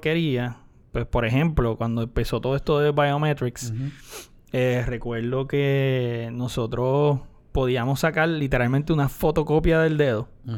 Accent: Puerto Rico; Estamos en Puerto Rico y somos ciudadanos americanos de segunda clase.

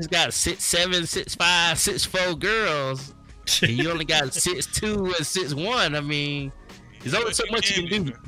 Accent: Augusta, Georgia, United States; The Masters, shout out to my hometown, Augusta.

